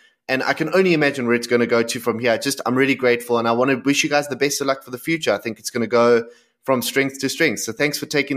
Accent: South Africa; Gentlemen, as a fan and as a friend and as a South African, I'm just really grateful for the work you're doing.

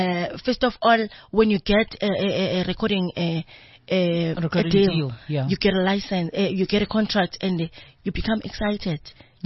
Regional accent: KwaThema, Gauteng, South Africa; it was nice growing up in Kwatema.

